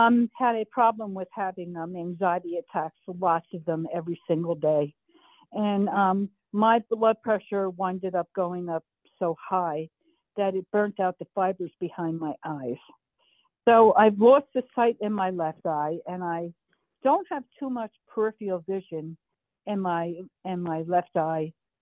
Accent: New Jersey, United States; moved away as an adult; now in Missouri, United States; I am here with him in Missouri because I am from New Jersey. I just moved to Missouri in 2020 after I lost my sight.

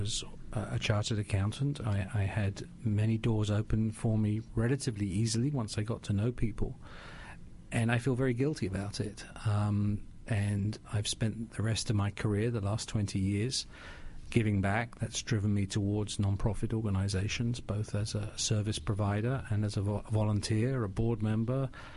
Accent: London, United Kingdom; moved away as an adult; now in United States; I'm from London, England.

